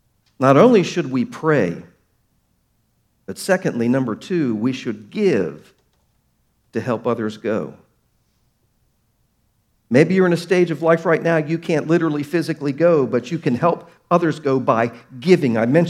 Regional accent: Baltimore, Maryland, United States; Hey, I'm from Baltimore, I can say that.

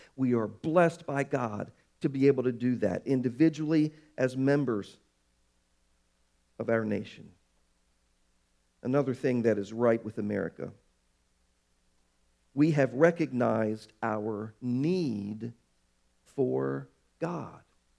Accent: Baltimore, Maryland, United States; I grew up in Baltimore. I've taken many field trips as an elementary school student to Fort McHenry.

